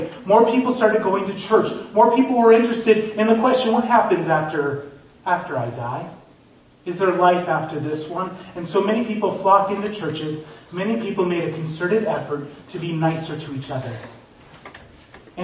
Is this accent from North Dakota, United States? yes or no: yes; North Dakota, United States; I was like from North Dakota, so I'm like, oh.